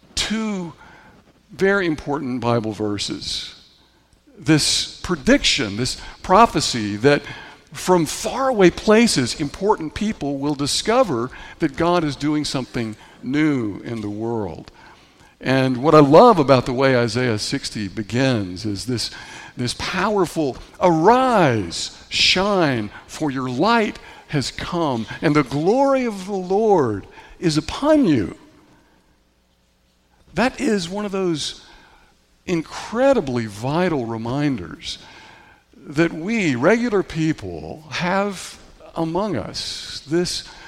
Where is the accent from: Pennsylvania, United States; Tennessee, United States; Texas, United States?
Tennessee, United States; growing up in Tennessee, we were told in Sunday school that these three kings, these wise men, came from afar, which in Tennessee, we thought they were firefighters coming from a fire.